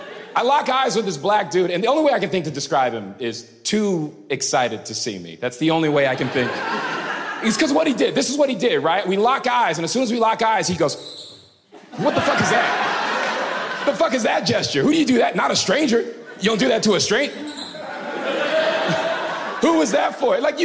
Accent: the South, United States; But I'm from the South.

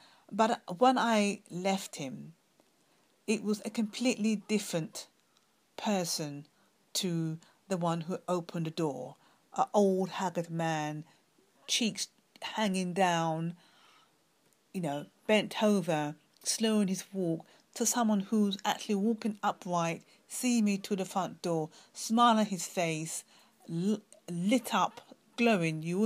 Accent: London, United Kingdom; from London, UK.

